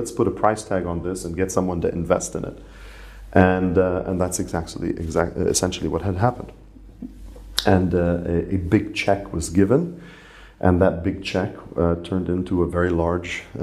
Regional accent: Ras Tanura, Eastern Province, Saudi Arabia; moved away; also born or lived in Lebanon; And I grew up in Saudi Arabia.

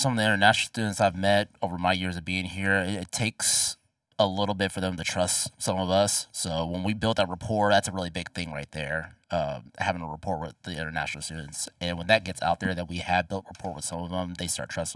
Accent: Cincinnati, Ohio, United States; also born or lived in Norfolk, Virginia / Goose Creek, South Carolina; I was born in Norfolk, Virginia. Dad was in the Navy. Lived there for a year and then moved to Goose Creek, South Carolina for a few years. And then when my dad became a bailiff at Hamilton County Courts, we moved to Cincinnati.

